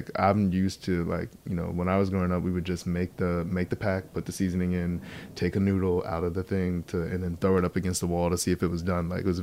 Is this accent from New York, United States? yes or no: yes; Baldwin, New York, United States; So I grew up in New York, but my grandparents, because of their upbringing in the South